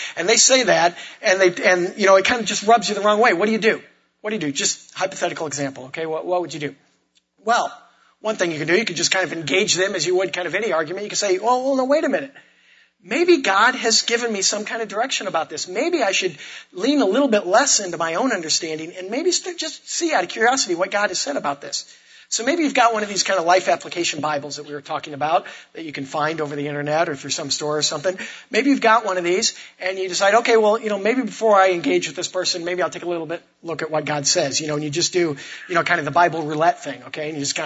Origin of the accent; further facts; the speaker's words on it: Illinois, United States; I grew up in Illinois, went to the University of Illinois